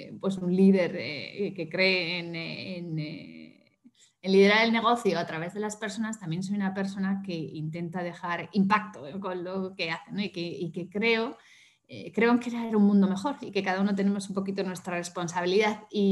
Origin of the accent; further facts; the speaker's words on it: Bilbao, Basque Country, Spain; Bueno, pues soy bilbaína, que es un dato importante, 46 años